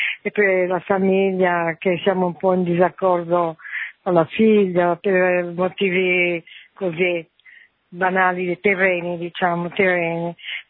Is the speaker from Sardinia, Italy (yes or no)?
yes; Sardinia, Italy; noi siamo sardi, capito?